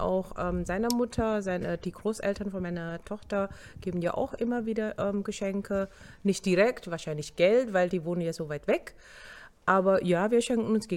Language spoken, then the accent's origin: German; Indonesia; German is a second language; now in Magdeburg, Germany; Also bei mir zu Hause in der Familie, nicht hier zu Hause in Magdeburg, sondern in Indonesien, mein Heimatland.